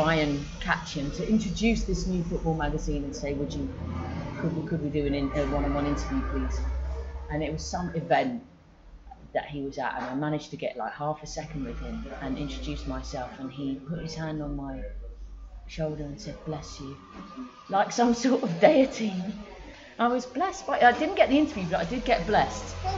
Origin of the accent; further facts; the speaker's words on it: England, United Kingdom; he looked at my badge and saw I was from England